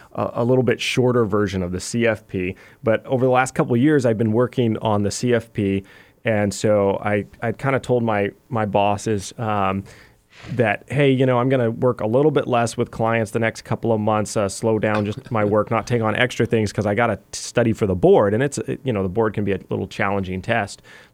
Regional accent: Alaska, United States; my family is third generation Alaskan. So we came up here from Wisconsin in the 30s or so. My dad was born in Anchorage. He went to college up here in the 70s at UAF. I went to college at UAF

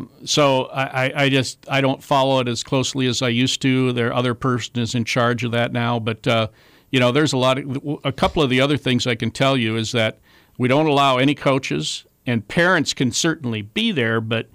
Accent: Wisconsin, United States; Well, I'm originally from Wisconsin

